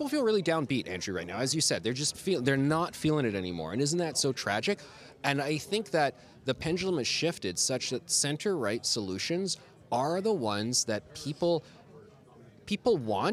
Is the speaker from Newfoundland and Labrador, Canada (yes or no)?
no; Toronto, Ontario, Canada; I grew up in Toronto. I'm a Toronto kid, a great teen years, university years, roaming about the city, and it's not the same.